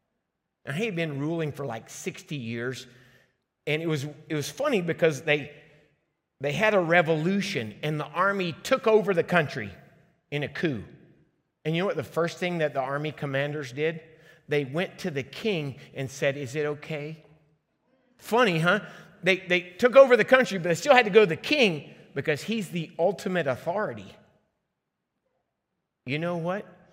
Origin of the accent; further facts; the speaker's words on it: Liberia; I grew up in Liberia, West Africa, and my dad took me there a few years ago.